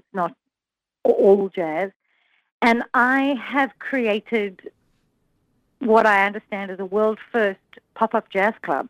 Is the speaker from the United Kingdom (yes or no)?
no; South Africa; But, you know, I grew up in South Africa